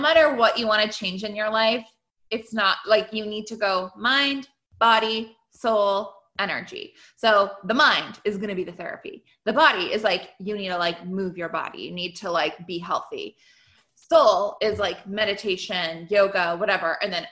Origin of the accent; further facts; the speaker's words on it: Canada; I'm Canadian